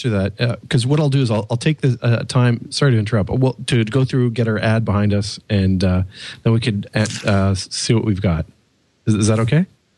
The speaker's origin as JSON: {"language": "English", "country": "Canada", "second_language": "English", "said": "And now I'm French Canadian, so is it play genre or is it play genre? You can just say play genre and it'll probably recognize your accent"}